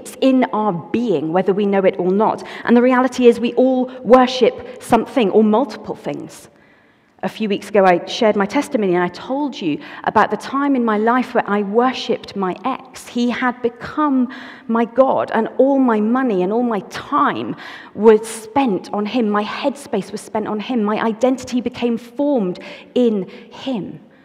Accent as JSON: {"language": "English", "region": "Wales", "country": "United Kingdom", "also_born_or_lived": "London", "accent": "Welsh", "moved": "as an adult", "said": "Some of you may know that I'm Welsh. What we may not know is that until I was 21 years old, this is what I sounded like. And then I moved to Knightsbridge, didn't I? And I was there for 13 years."}